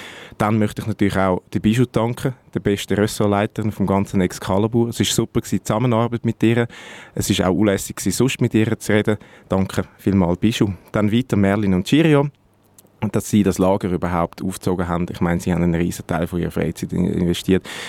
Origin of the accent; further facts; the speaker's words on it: Zurich, Switzerland; Wir sind extrem herzlich empfangen worden als Zürcher beim Kanton Aargau.